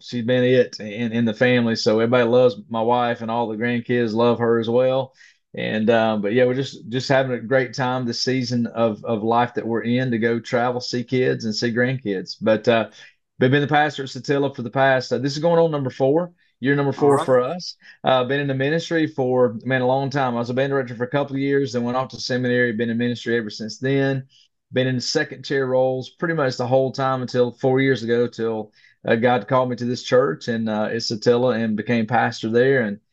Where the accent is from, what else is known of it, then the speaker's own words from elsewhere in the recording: Gainesville, Georgia, United States; I grew up in North Georgia, so I grew up in that Gainesville, that Oakwood area is where I grew up.